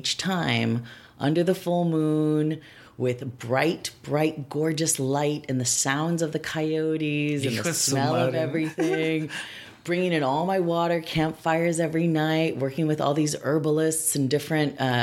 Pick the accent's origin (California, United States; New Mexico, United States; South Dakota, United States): California, United States; San Diego; also born or lived in National City / Tijuana, Mexico; now in Los Angeles, United States; So I was born in National City, grew up on both sides of the border in Tijuana mm-hmm. and San Diego, moved 13 times before I ended in Los Angeles in 1987.